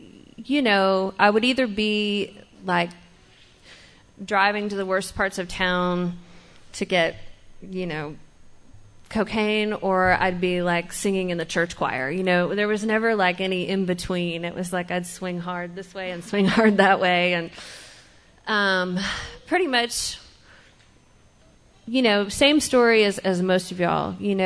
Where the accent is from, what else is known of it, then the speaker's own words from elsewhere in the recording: Houston, Texas, United States; born there; So anyways, I was born in Houston, Texas and yep, H-Town. And, I've had a pretty normal childhood.